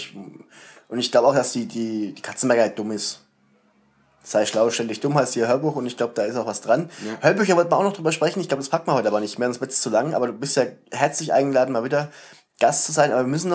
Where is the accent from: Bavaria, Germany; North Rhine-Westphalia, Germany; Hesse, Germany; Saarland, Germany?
Bavaria, Germany; Schneeberg; aus meinem Heimatort Schneeberg